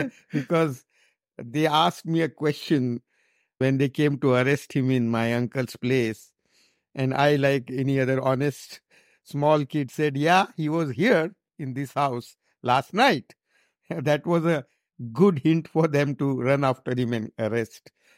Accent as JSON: {"language": "English", "region": "Goa", "country": "India", "tie": "born there", "said": "And here I was born in Goa, and whole fight against Portuguese was very much alive in Goa."}